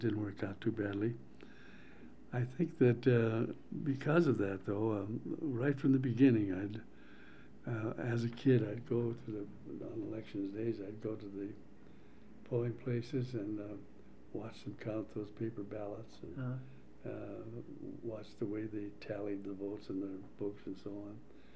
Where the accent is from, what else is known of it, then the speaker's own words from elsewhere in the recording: Butte, Montana, United States; Well, I was raised in Butte, and because of that, I was very interested in politics all the way.